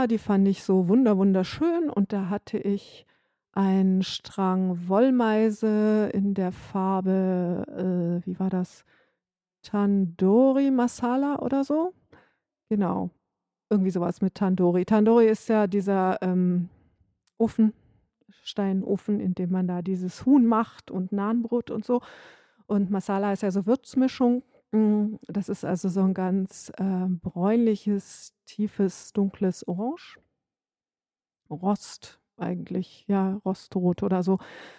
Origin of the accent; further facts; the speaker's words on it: North Rhine-Westphalia, Germany; now in Bavaria, Germany; ich bin aufgewachsen in Ostwestfalen. Und ich sehe jetzt nicht komplett anders aus als die Leute in Ostwestfalen